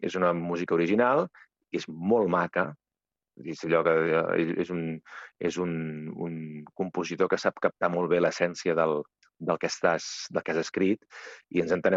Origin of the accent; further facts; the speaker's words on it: Cardona, Catalonia, Spain; sóc autor teatral i sóc de Cardona